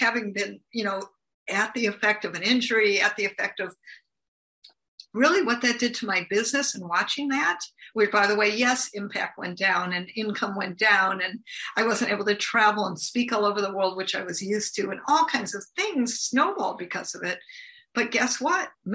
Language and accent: English; United States; So I'm from the United States.